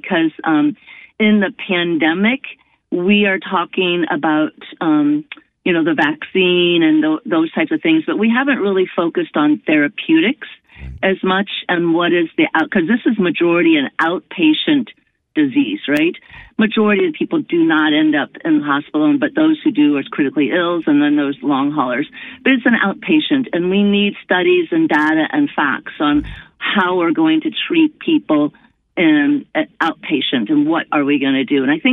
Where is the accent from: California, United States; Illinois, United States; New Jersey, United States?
Illinois, United States; Carbondale; we were driving back to my hometown of Carbondale, Illinois